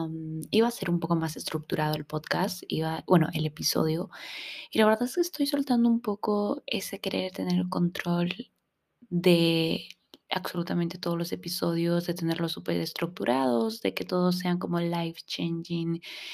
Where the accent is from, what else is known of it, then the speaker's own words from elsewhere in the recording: Paita, Piura, Peru; yo me mudé de Paita, que es un lugar súper, súper, súper chiquito de acá, de Piura, Perú, que es prácticamente un pueblito. Y me mudé hacia Piura, a un colegio súper, súper grande, con niños con mucho, mucho dinero.